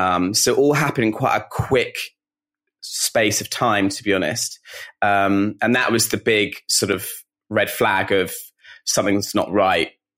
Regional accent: South East England, United Kingdom; now in London, United Kingdom; I'm originally from Kent, and I've been living in London, probably just over 10 years, maybe even 12 years now.

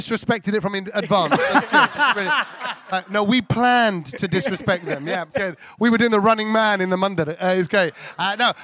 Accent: India; We're Indian. I go via your husband.

